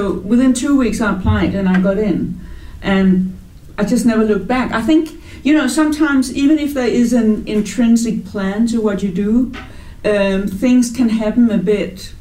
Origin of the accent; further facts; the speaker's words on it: Copenhagen, Capital Region of Denmark, Denmark; No, I was raised in Copenhagen.